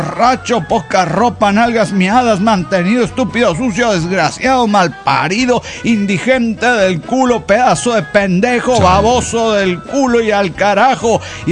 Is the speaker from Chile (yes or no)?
yes; Arica, Arica y Parinacota, Chile; de Arica, Chile